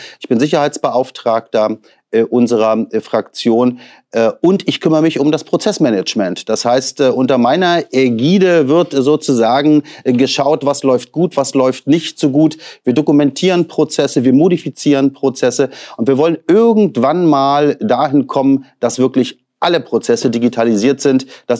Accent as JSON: {"language": "German", "town": "Stralsund", "region": "Mecklenburg-Vorpommern", "country": "Germany", "tie": "born or raised there", "said": "Also ich bin ja gebürtiger Stralsunder. Ich komme ja also sozusagen direkt von der Küste und war auch immer stolz, Vorpommer zu sein. Jetzt bin ich Mecklenburger in der wunderschönen mecklenburgischen Seenplatte."}